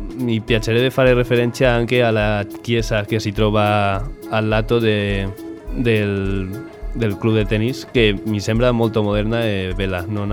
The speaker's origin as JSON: {"language": "Italian", "town": "Valencia", "region": "Valencian Community", "country": "Spain", "second_language": "Italian", "lives_now": "Cagliari, Italy", "said": "Vengo da Valencia."}